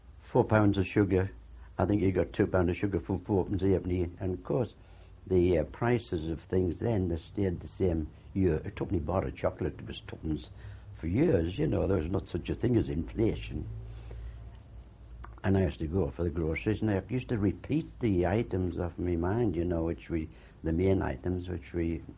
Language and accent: English; Sunderland, North East England, United Kingdom; I was born in Hendon. That was the poor part of Sunderland. In tourist houses, where you had probably three families in the same